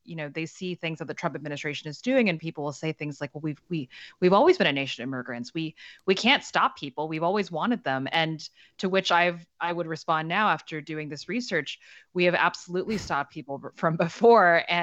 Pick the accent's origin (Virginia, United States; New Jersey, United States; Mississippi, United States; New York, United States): Virginia, United States; I grew up in Northern Virginia, where I'm sitting right now, and my friends were also the children of immigrants